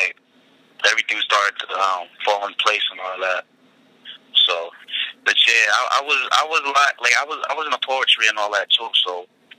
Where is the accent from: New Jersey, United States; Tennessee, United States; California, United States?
New Jersey, United States; Asbury Park; My childhood, just growing up in Asbury Park, you know, like, that's 1 square mile to be exact.